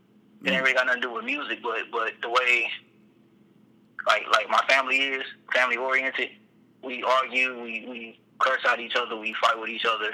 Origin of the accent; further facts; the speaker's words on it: Austin, Texas, United States; And, especially growing up in Austin.